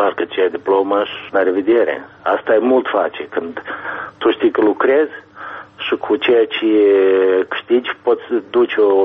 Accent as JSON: {"language": "Romanian", "country": "Moldova", "said": "noi, ca moldoveni, încă nu putem să ne arătăm dignitatea noastră, mândria noastră."}